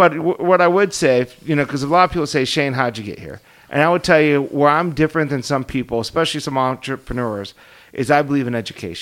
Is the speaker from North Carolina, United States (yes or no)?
no; Ohio, United States; now in California, United States; when I grew up in Ohio, and I tell my kids this, because we live in California